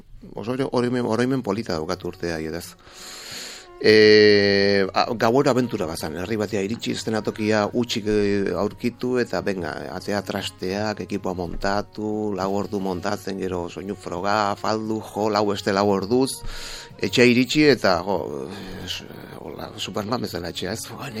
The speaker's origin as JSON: {"language": "Basque", "town": "San Sebastián", "region": "Basque Country", "country": "Spain", "said": "Bai, Donostiarra, errandin bizi naiz, eta Donostiarra naiz, bai."}